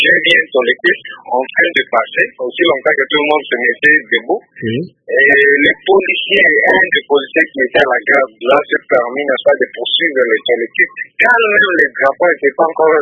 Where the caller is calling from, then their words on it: Mbandaka, Équateur, DR Congo; je suis chez nous à Mbandaka.